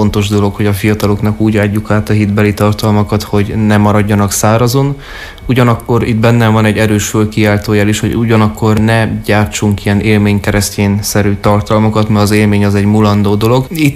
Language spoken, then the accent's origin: Hungarian; Agyagfalva, Harghita, Romania; nálunk Székelyföld azon részén, ahol felnőttem, legalábbis Agyagfalván